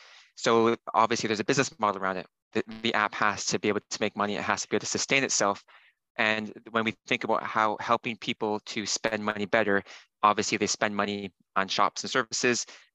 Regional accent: Canada; moved away as an adult; now in United Kingdom; I'm from Canada. I moved to the UK about 15 years ago

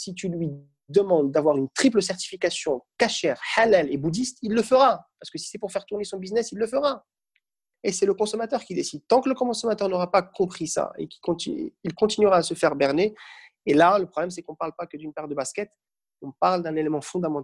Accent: Hauts-de-France, France; je suis un ch'ti, je suis né dans le nord de la France, où j'ai passé mes 20 premières années. J'ai aujourd'hui 41 ans

